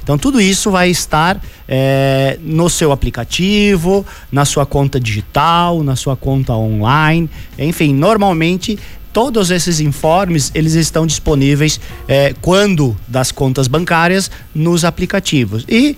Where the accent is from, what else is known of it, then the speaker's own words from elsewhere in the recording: Brazil; E obviamente, como bom brasileiro, né, muita gente deve deixar para as últimas horas